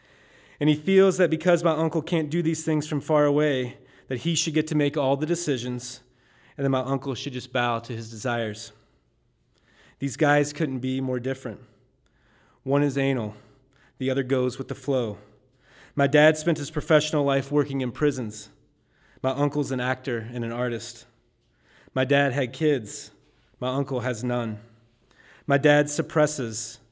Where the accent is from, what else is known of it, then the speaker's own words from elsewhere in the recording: Kentucky, United States; also born or lived in South Dakota / Idaho / Indiana / Wyoming; I'm from Kentucky, but have called South Dakota and Idaho and Indiana and Wyoming and Oregon and New Hampshire and Massachusetts and Connecticut and Alaska home.